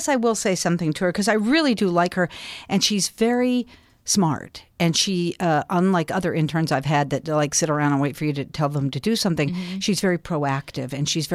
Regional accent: Albuquerque, New Mexico, United States; I grew up in Albuquerque, New Mexico

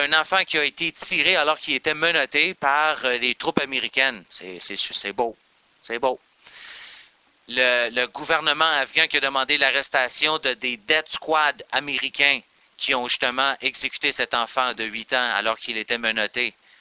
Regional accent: Quebec, Canada; si on se respecte en tant que Québécois et Canadiens

